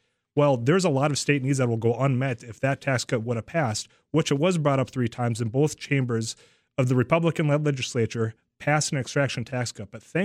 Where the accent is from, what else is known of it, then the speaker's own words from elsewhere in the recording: North Dakota, United States; Where I grew up near Devil's Lake, you know all about it.